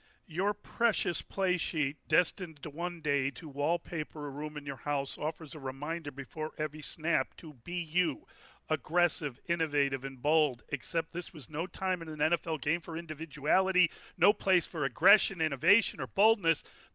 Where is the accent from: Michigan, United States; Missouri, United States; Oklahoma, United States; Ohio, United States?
Missouri, United States; I think that there is this I'm from Missouri, you got to show me element that's going on.